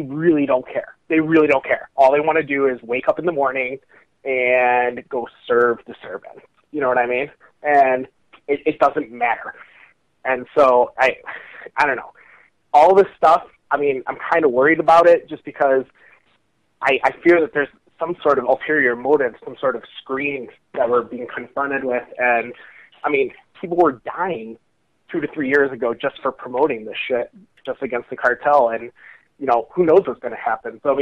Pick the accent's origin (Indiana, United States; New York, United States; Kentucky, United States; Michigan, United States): Michigan, United States; Detroit; Yeah, I'm from Detroit, Michigan, and yeah, I've been living all around the country